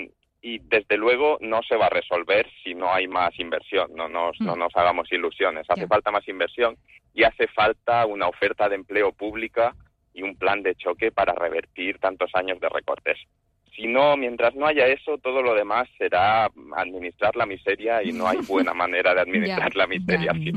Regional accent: Spain; aunque yo soy español, tengo títulos extranjeros académicos

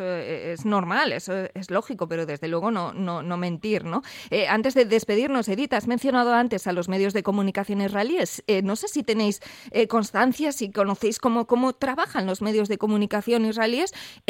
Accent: Bilbao, Basque Country, Spain; soy una periodista de Bilbao

